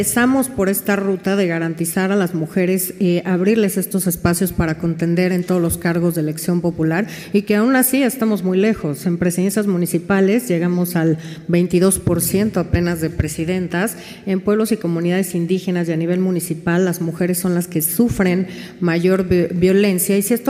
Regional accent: Mexico; Ese es el primer paso que tenemos que hacer como mexicanas y mexicanos, viviendo aquí o viviendo en el extranjero

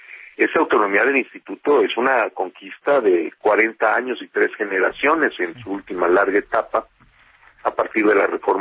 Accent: Mérida, Yucatán, Mexico; porque yo vengo de Mérida.

